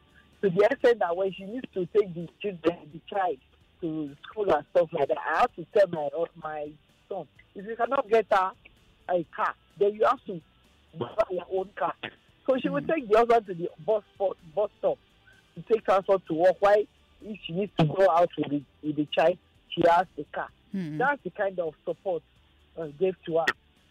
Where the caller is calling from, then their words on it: Kenya; And I'm calling from Kenya.